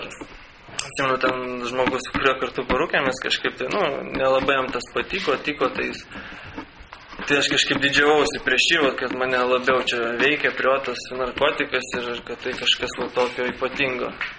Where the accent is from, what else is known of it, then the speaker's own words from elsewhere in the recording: Vilnius, Vilnius County, Lithuania; užaugau ir gimiau aš Vilniuje. Augau aš šeimoje, kur tokia ganėtinai nemaža, gal šeimoje šeši žmonės. Augau tiesiog kelių kambarių būtę.